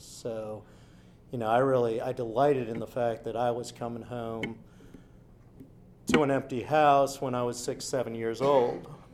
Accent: Tallahassee, Florida, United States; Now before that, backing up, I grew up in Tallahassee, Florida.

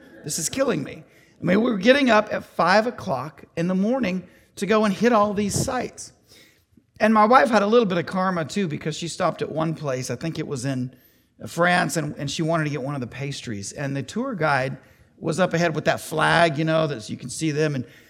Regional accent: Chattanooga, Tennessee, United States; also born or lived in Memphis / Southern California; I was born in Tennessee, although on the western side, in Memphis. Spent some years in Memphis, moved here, spent most of my childhood in this area, Chattanooga area

